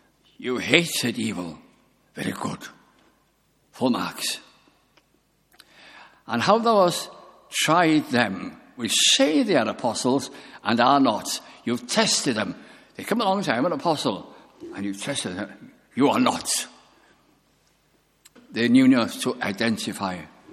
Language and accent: English; Bolton, North West England, United Kingdom; In the chapel where I was brought up in Bolton, the Welsh chapel